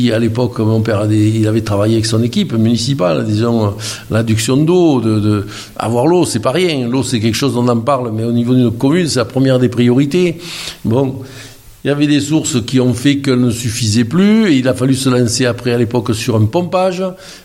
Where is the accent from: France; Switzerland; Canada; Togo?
France; Et je suis né à Malmoisson, mes frères aussi, on est bien à Malmoisson. J'étais agriculteur toute ma vie à Malmoisson